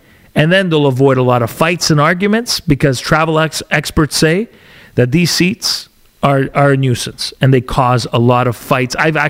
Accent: Montreal, Quebec, Canada; And, you know, I'm from Montreal too, and you're not going to pull a quick one over me. It's like, I'm like one of you, and we're good, okay?

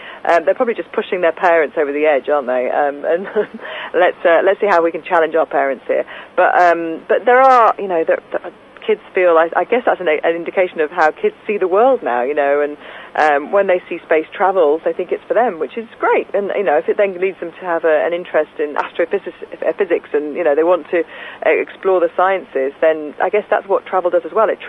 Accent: Leeds, Yorkshire and the Humber, United Kingdom; growing up in Leeds, I never thought I'd walk on the beaches of Australia.

